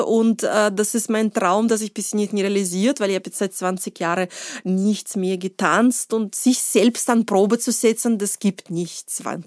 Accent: Austria; now in Germany; Und neben der zwei gegen zwei Deutschen in Deutschland als Österreicherin gewesen.

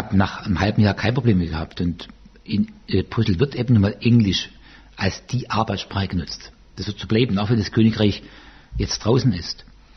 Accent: Baden-Württemberg, Germany; accent: Swabian; ich spreche nicht Hochdeutsch, ich spreche Hochschwäbisch.

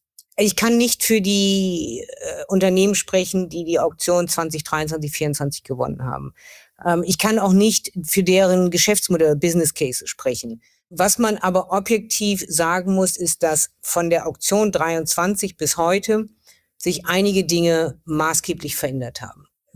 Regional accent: Oldenburg, Lower Saxony, Germany; Ich komme aus Oldenburg, in der Region Nordwesten

